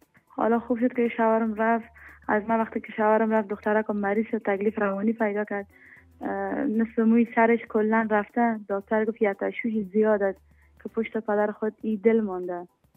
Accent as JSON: {"language": "Persian", "country": "Afghanistan", "also_born_or_lived": "Pakistan / Iran / Turkey / Greece", "moved": "yes", "lives_now": "Germany", "said": "ما از افغانستان آمدیم پاکستان قاچاق، از پاکستان آمدیم ایران، از ایران هم آمدیم ترکیه، از ترکیه یونان."}